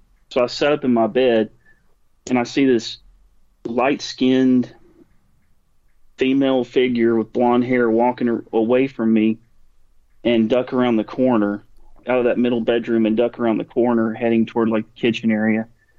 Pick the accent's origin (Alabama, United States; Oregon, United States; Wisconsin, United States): Alabama, United States; They were, you know, we're from Alabama.